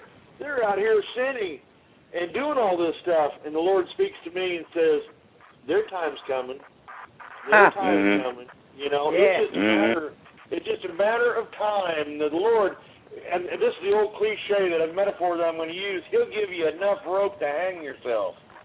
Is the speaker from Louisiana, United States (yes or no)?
no; Webb City, Missouri, United States; I'm Webb City, Missouri, Southwest Missouri, down here in the Ozarks.